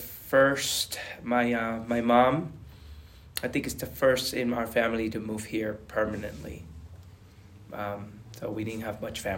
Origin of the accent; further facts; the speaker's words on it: Añasco, Puerto Rico; now in Colchester, United States; I am from Añasco, Puerto Rico.